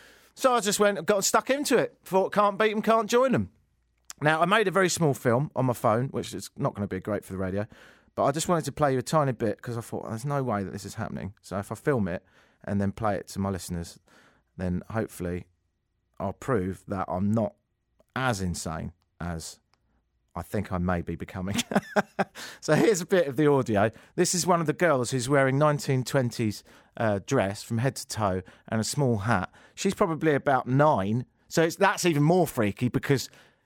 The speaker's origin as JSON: {"language": "English", "region": "England", "country": "United Kingdom", "said": "I said, I'm from near London."}